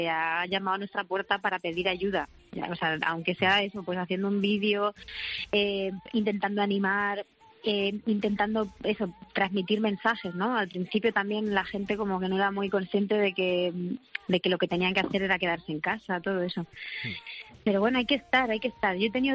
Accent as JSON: {"language": "Spanish", "town": "Letur", "region": "Castilla-La Mancha", "country": "Spain", "tie": "born or raised there", "said": "yo nací en Albacete, pero sí. Ajá. Que es verdad que me criaba ahí en Letur. Y entonces, pues yo siempre que acudo a mi raíz, pues hablo de Letur y de la Sierra del Segura."}